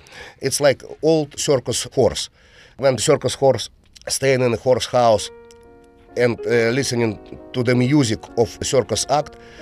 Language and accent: English; Russia; We traveled all around Russia. And of course, when I had some tours next to my hometown, I paid for my parents' tickets.